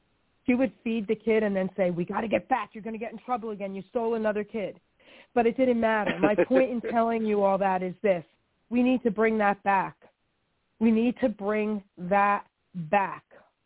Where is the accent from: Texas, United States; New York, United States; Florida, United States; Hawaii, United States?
New York, United States; Long Island City; So I want to, you know, this topic tonight is really bringing me back to growing up in Long Island City in the neighborhood and listening to you talk about the neighborhoods.